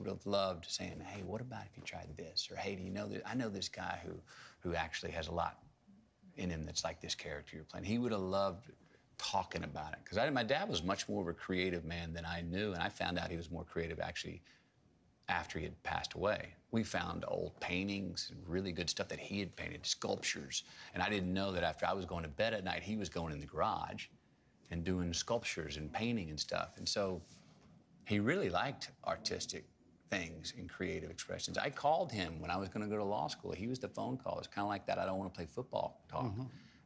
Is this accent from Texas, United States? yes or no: yes; Texas, United States; I mean, growing up in Texas, you know, football's king.